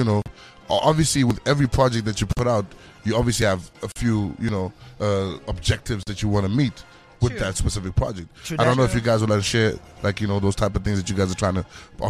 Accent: Zimbabwe; Sometimes you won't even say you're Zimbabwe.

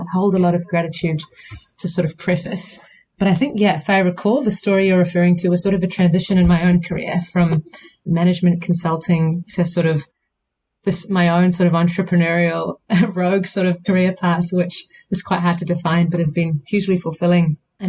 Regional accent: India; move to my home country, India

